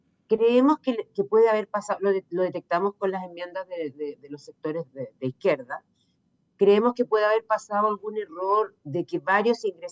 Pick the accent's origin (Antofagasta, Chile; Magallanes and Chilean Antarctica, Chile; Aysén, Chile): Aysén, Chile; y yo que soy de Aysén, territorio estratégico